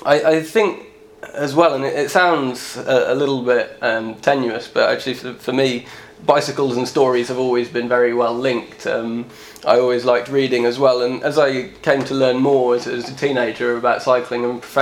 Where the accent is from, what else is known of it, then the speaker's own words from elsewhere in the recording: Midlands, United Kingdom; Myself, growing up in the Midlands, it wasn't at all like London, there wasn't as much going on.